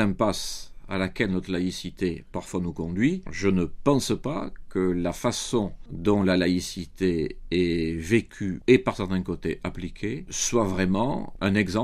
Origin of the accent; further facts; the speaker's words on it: France; Chez nous, en France, c'est une toute autre manière